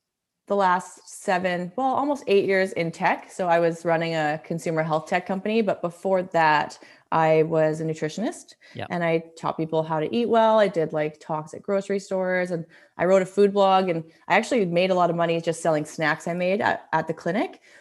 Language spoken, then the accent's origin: English; Ontario, Canada; moved away as an adult; also born or lived in Whistler; now in Squamish, Canada; I'm originally from Ontario and I came out to visit a friend in Whistler when I was 19, and I ended up living there for 5 years and then was in the city for about a decade. And then we decided to meet in the middle and buy in Squamish